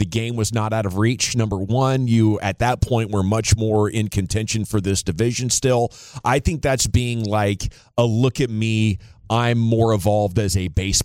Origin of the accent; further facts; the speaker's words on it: United States; for the first time in my life as an American thinking about retirement